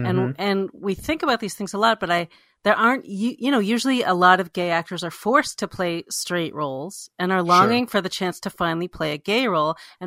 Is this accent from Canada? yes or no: yes; Toronto, Ontario, Canada; I mean, look, I grew up in Toronto